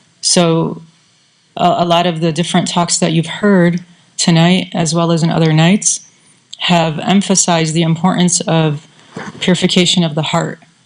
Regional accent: Michigan, United States; And she would drive me to all the different Quran, classes in Michigan. I grew up in Michigan.

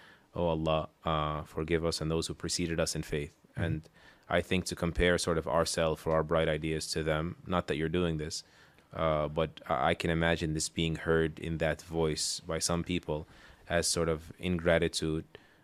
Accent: New York City, New York, United States; Because when I grew up in New York City, mm-hmm. like, the youth that were leaving the masajid went unnoticed.

